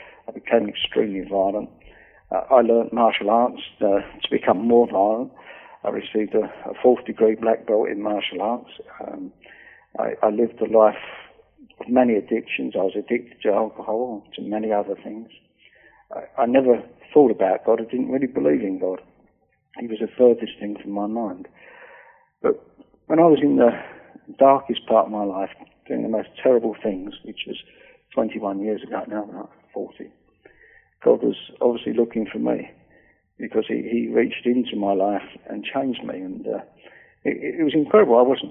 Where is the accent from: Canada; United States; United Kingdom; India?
United Kingdom; London; Yeah, I was brought up in London in a poor family.